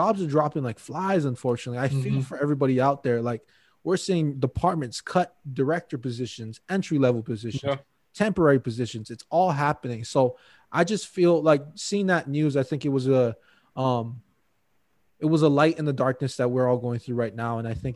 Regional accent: Hawaii, United States; And I'm born and raised in Hawaii. So I grew up in a lot of diversity and culture.

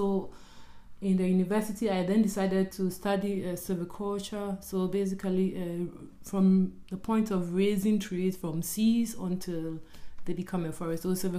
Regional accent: Ghana; I come from Ghana in a very small village.

